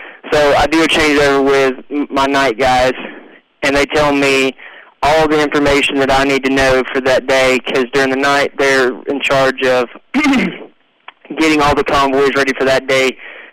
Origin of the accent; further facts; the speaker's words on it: Red Bank, Tennessee, United States; I'm actually from Red Bank.